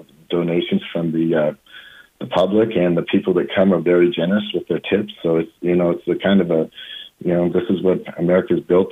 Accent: Nevada, United States; also born or lived in Reno; You know, I was born and raised here in Northern Nevada, born in Reno, raised in Douglas County, Douglas High grad.

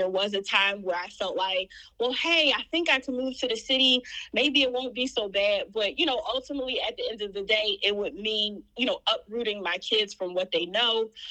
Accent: Philadelphia, Pennsylvania, United States; Yeah, and, you know, that's where I come from. I'm from West Philly.

